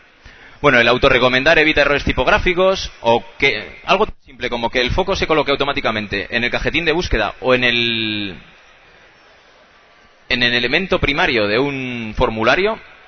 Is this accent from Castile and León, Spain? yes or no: no; Castilla-La Mancha, Spain; Mi pueblo es un pueblecillo muy pequeño de Guadalajara que no llega a 65 habitantes.